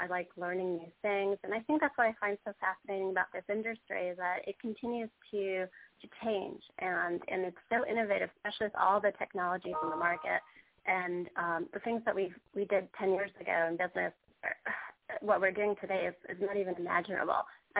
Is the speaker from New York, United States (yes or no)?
yes; Queens, New York, United States; Well, I grew up in Queens, New York